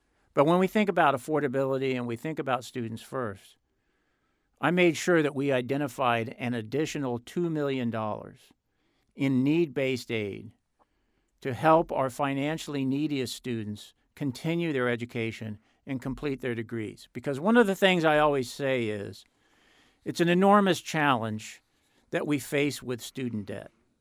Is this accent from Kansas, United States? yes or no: yes; Kansas, United States; now in Ohio, United States; Look, I grew up in Kansas, and the nearest university from where I was, public university, was miles and miles away.